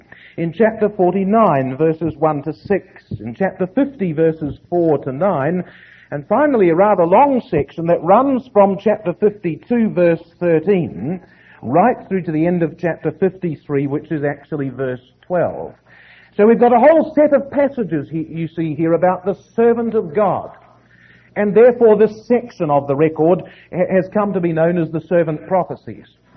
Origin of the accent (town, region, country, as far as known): New Zealand